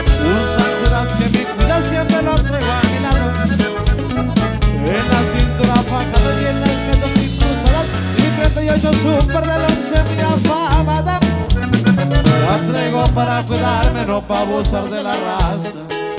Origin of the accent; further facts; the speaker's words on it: Tamazula, Durango, Mexico; born there; moved away; Nací en un ranchito cerca de Tamazula, Durango.